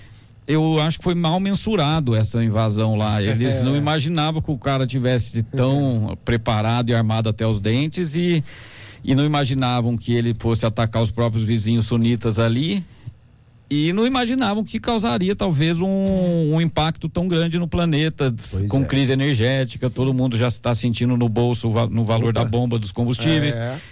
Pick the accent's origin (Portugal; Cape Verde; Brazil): Brazil; Eu falei, não, não, eu sou brasileiro.